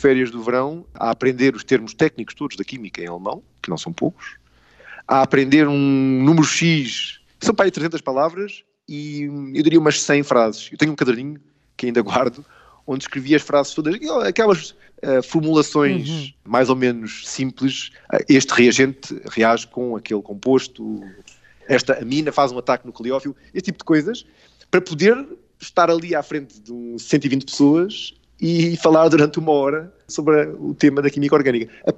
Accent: Portugal; moved away as an adult; eu saí de Portugal antes de ser moda. Portanto, quando eu saí, não havia quase ninguém a sair do país

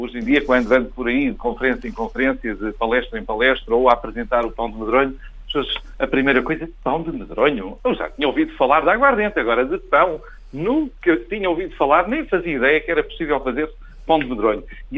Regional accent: Proença Nova, Castelo Branco, Portugal; eu sou beirão de alma e gema. Eu sou natural de Proença Nova, mais concretamente de uma pequena aldeia da Maljoga.

